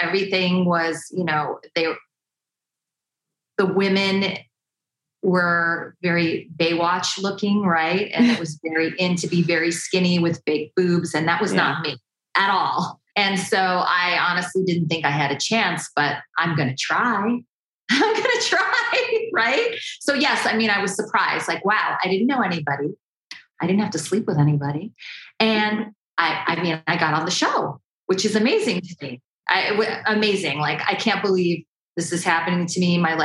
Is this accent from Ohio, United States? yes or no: yes; Cleveland, Ohio, United States; So yes, I grew up in Cleveland, Ohio, with very limited life experience.